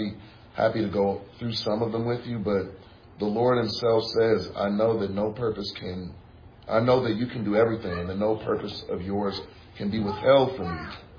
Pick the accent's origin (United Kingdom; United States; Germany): United States; San Francisco, California; I grew up in San Francisco, and I know a lot of people who have that worldview.